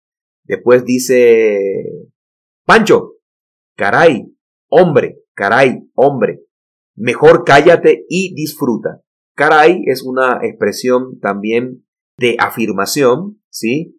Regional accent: Caribbean Region, Colombia; Yo soy de otra región de Colombia, yo soy costeño, hablo de una manera diferente, ¿sí?

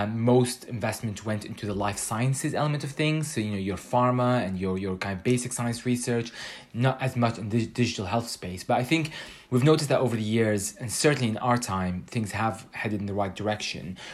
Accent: Canada; now in United Kingdom; And I come originally from Canada, and in Canada we have a similar public healthcare system as well. And, you know, both as a UK resident and as a Canadian

